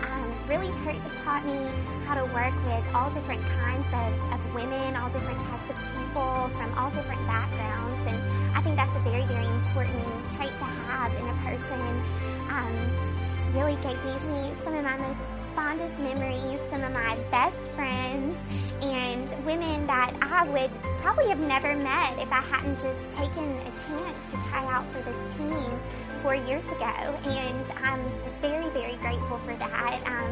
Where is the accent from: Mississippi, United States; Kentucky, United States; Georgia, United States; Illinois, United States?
Mississippi, United States; Ocean Springs; I am from Ocean Springs, Mississippi. I'm a dental hygienist in Hattiesburg, Mississippi.